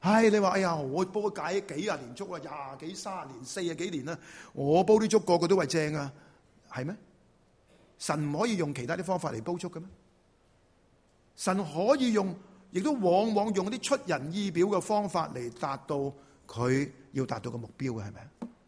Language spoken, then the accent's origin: Cantonese; Chaozhou, Guangdong, China; 我哋潮州人。食完啲饭倒啲水落去咪潮州粥咯